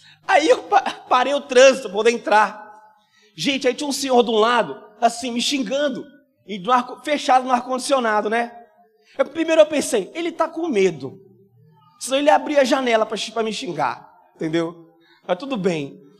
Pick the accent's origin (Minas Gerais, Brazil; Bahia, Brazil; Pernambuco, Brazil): Minas Gerais, Brazil; Governador Valadares; Eu sou de Valadares, irmão. Nós estamos aprendendo português ainda.